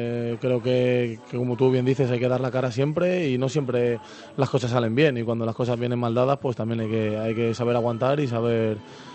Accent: Madrid, Community of Madrid, Spain; soy de Madrid, el centro de Madrid

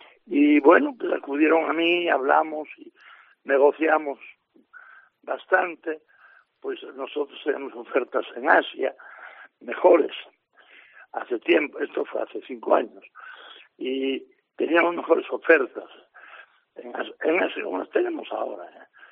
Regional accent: Asturias, Spain; Entonces me encuentro muy contento aquí en mi tierra adoptiva. Va a ser Gijón y mi tierra de siempre, pues Asturias, ¿eh?

